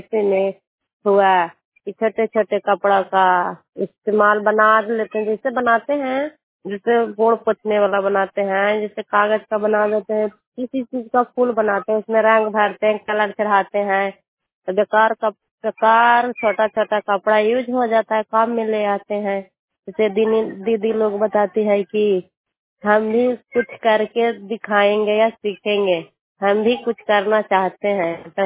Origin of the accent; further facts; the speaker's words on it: Muzaffarpur, Bihar, India; मैं मुजफ्फरपुर गांव के रहने वाली हूँ। मेरा नूरसराय प्रखंड में रहती हूँ।